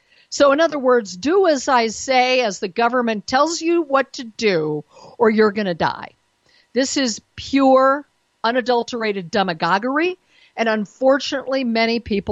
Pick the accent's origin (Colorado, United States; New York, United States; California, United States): Colorado, United States; I'm not from Missouri. I'm from Colorado.